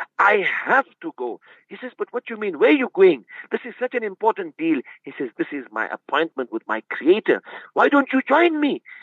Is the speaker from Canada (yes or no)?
no; South Africa; Uncle, how are you? My name is so-and-so. I'm from South Africa.